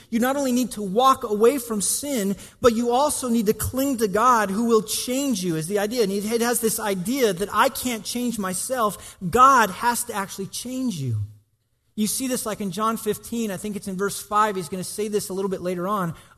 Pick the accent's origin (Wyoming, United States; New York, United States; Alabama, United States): Wyoming, United States; When I was 7 years old, growing up in Wyoming, a friend of mine and I rode our bikes to a convenience store